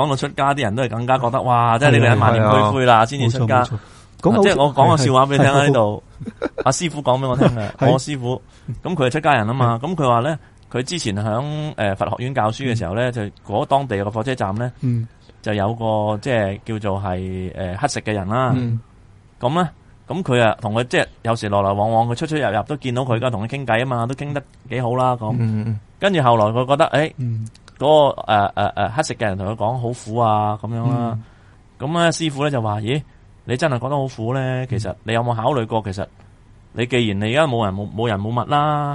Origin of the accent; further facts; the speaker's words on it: China; 一般人，我哋中国人都有个咁样嘅印象咯